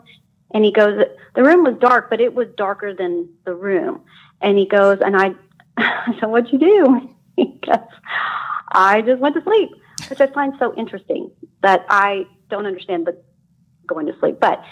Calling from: Oklahoma, United States; I'm calling from Oklahoma.

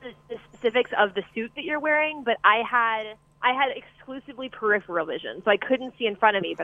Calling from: Dallas, Texas, United States; I'm calling from Dallas.

